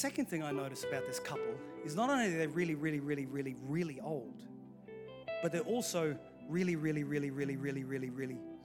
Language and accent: English; Australia; also born or lived in England; I'm English born, Australian raised.